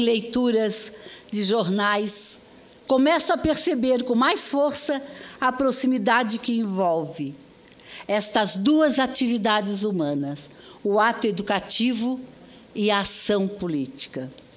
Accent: Imbituba, Santa Catarina, Brazil; À minha terra em Imbituba, ao meu estado Santa Catarina, a nossa bela Catarina, o único estado da federação com nome de mulher. A alegria de ter nascido brasileira

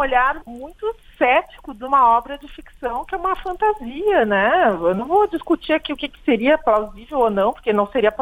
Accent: Rio Grande do Sul, Brazil; Eu sou gaúcha e a nossa fronteira aqui faz fronteira com o Uruguai.

